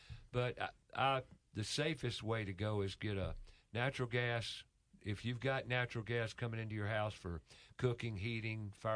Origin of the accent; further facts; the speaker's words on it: Charlotte, North Carolina, United States; I was raised in Charlotte, like we talked about earlier, and I've been to the North Carolina mountains more times than I could count, especially as a kid, with my relatives that had cabins up there and what have you.